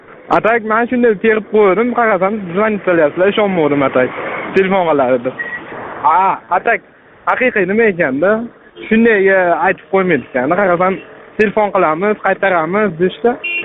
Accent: Fergana Region, Uzbekistan; Ha, biz Farg'onadanmiz. Men 22 yoshda bozorda ishlayman.

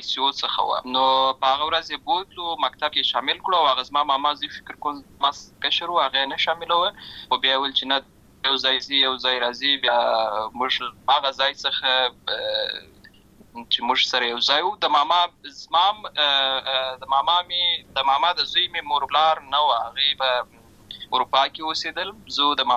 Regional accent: Lashkar Gah, Helmand, Afghanistan; also born or lived in Uruzgan; زه په اصل کې د ورزغان ولایت یم اما زه په هلمند ولایت لشکرګاه کې پیدا شوی یم اما د لوی سوی یم او عملته مې ښوونځی لسته ده

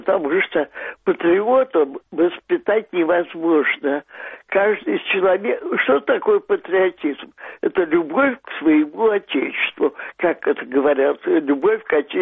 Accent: Crimea, Ukraine; я сама родом из Крыма, Крым я люблю как свою малую родину

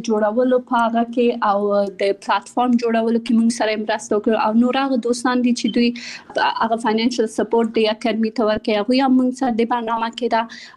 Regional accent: Kabul, Afghanistan; also born or lived in Pakistan; زه په کابل کې زیږیدلې یم او خپل ابتدایي تعلیمات مې په پاکستان کې کړای او بیا ثانوي او بیرته پوهنتون مې په کابل کې ویلای

